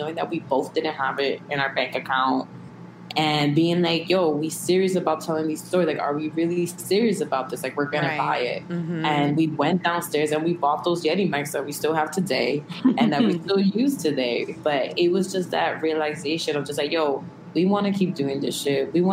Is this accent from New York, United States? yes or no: yes; Bronx, New York, United States; People hate on the Bronx all the time, and to know like, yo, we're from the Bronx, we fuck with it, we fuck with it every fucking day, and like, that's the place I grew up